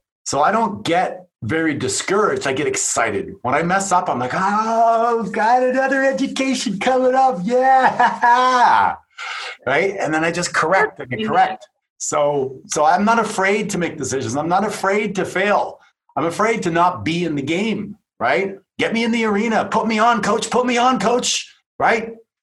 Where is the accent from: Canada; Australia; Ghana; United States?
Canada; But I come from Canada. It's my first year.